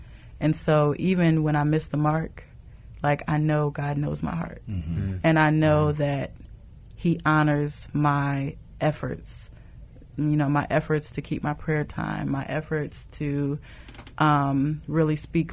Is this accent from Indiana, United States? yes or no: yes; South Bend, Indiana, United States; Okay. I am from South Bend, mm-hmm. Early 30s.